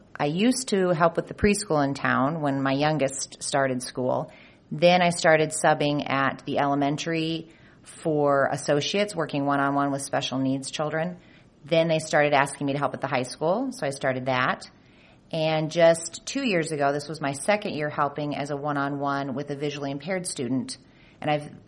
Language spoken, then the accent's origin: English; Ames, Iowa, United States; I grew up in Ames. I love Ames.